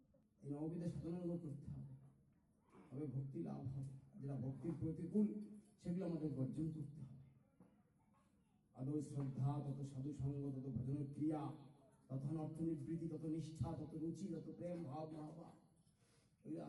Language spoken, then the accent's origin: Bangla; Nabadwip, West Bengal, India; born there; আমি গৌরাঙ্গের ভক্ত, আমি গৌরাঙ্গের ভক্ত, আমি গৌরাঙ্গ মহাপুর বাড়ির দেশে জন্মগ্রহণ করেছি, আমি নবদ্বীপে জন্মগ্রহণ করেছি, আমি বাংলায় জন্মগ্রহণ করেছি